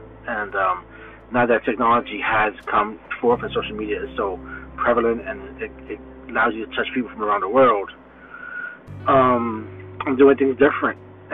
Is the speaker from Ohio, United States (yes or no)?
no; Brooklyn, New York, United States; I'm from Bed-Stuy, which is the neighboring city of Bushwick, and we kind of grew up in the same neighborhood.